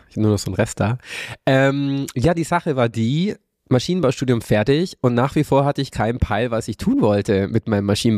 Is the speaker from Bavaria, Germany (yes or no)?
yes; Kempten, Bavaria, Germany; Ich versuche jetzt mal in meiner Heimat in Kempten auch eine Show zu organisieren